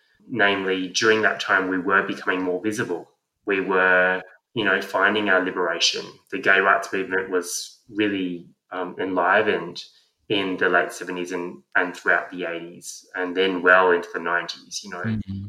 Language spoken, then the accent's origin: English; Lane Cove, New South Wales, Australia; It's funny, I grew up in Lane Cove.